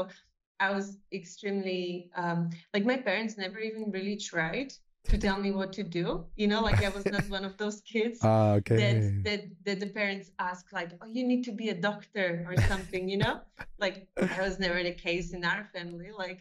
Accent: Trenčín, Trenčín Region, Slovakia; English is a second language; So I'm actually originally from Trenčín, where I'm now and where this project is based.

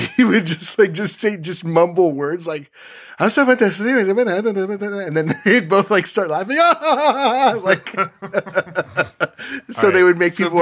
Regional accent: United States; We're uncultured, dude. We're American. Like, we don't think about anything but American anything.

